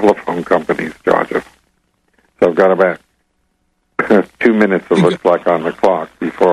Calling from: England, United Kingdom; And I'm calling from England.

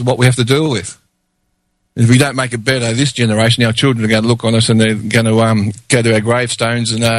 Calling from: Warrawong, New South Wales, Australia; I'm here, Warrawong, New South Wales, on the east coast, just a little bit east of west of Port Kembla.

